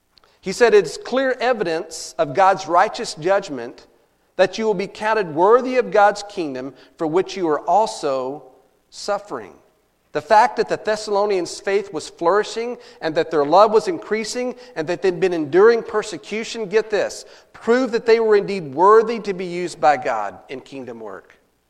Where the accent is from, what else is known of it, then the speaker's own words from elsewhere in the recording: Glen Rose, Texas, United States; Down in my hometown in Glen Rose, Texas, they're experiencing some flooding.